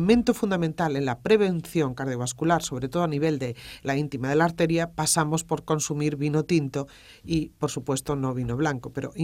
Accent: Galicia, Spain; yo misma soy gallega

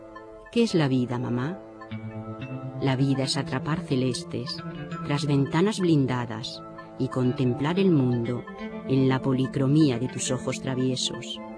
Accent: Extremadura, Spain; porque soy extremeña

